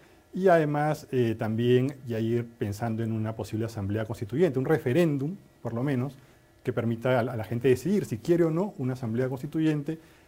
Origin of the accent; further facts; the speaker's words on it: Arequipa, Peru; Yo soy de Arequipa y por supuesto que me considero peruano, ¿no?